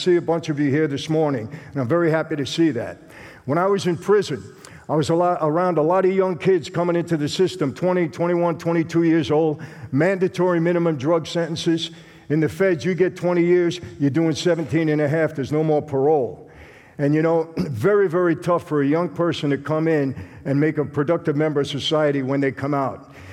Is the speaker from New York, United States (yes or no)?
yes; Brooklyn, New York, United States; also born or lived in Long Island; when I'm a kid growing up in Brooklyn, later on Long Island